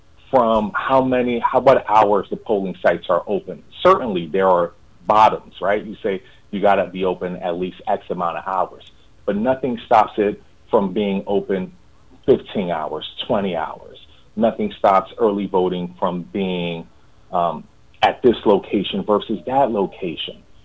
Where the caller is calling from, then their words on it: Maryland, United States; Today I'm calling in from Maryland.